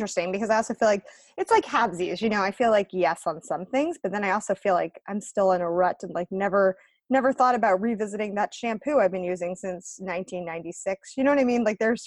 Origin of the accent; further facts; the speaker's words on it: United States; No, I'm not Aussie. I'm an American